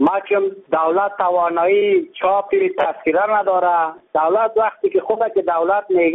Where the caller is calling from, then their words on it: Ali Abad, Kunduz, Afghanistan; از علی‌آباد ولایت کندوز به شما هم کلام می‌بخشیم